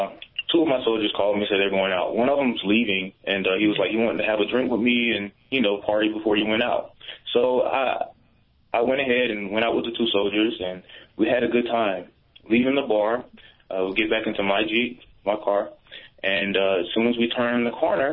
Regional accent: South Carolina, United States; now in Utah, United States; Yeah, and I'm black. I'm from South Carolina. I work for the Utah National Guard, and I'm active duty.

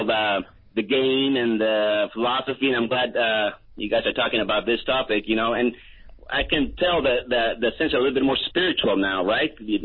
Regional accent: Mexico City, Mexico; I mean, I was born in Mexico City. I was born and raised

